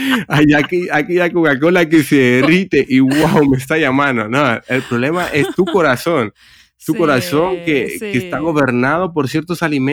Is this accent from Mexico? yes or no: no; Honduras; yo soy hondureño y yo recuerdo, me como un café con un pan especial que hay en Honduras